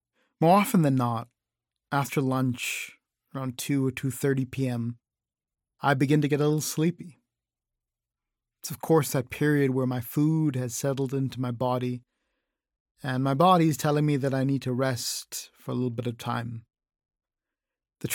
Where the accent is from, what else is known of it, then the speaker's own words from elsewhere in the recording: Massachusetts, United States; now in Connecticut, United States; I was born and bred in Massachusetts, and now live in Connecticut.